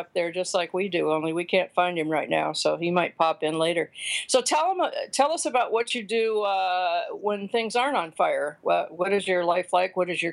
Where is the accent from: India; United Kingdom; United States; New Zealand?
United States; California; this hits home for me because it is in my home state. We'll talk about the fires in Northern California